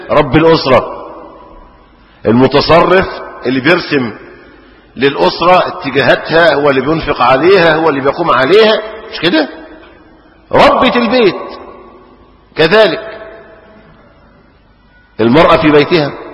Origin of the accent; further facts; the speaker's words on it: Egypt; حتى إن احنا عندنا المثل الريفي، المثل المشهور عندنا في مصر